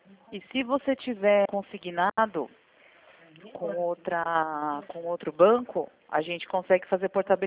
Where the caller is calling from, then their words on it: Sorocaba, São Paulo, Brazil; falando de Sorocaba. É 100